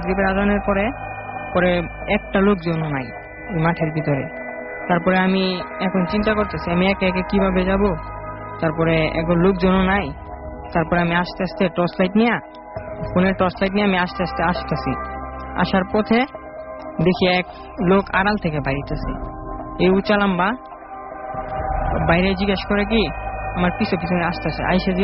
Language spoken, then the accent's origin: Bangla; Dhaka, Dhaka Division, Bangladesh; আমি বংশাল থেকে আসছি, পুরান ঢাকা থেকে।